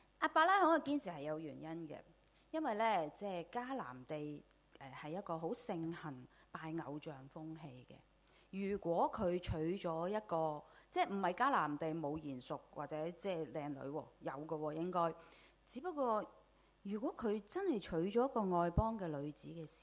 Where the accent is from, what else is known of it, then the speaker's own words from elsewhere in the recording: Hong Kong; 其實我哋香港人都呢段時間都好明啦，